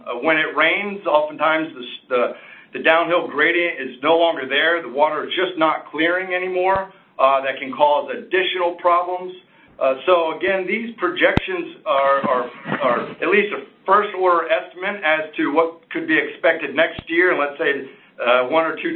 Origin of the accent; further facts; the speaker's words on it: North Carolina, United States; So I'm actually from North Carolina, so I recognize the fact that it's very low-lying and flat as you get down in the coastal plain